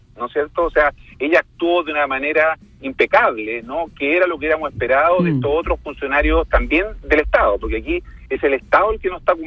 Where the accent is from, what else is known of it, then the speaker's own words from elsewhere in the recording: Chile; no va a ser tan ordenado como los chilenos nos gusta de alguna manera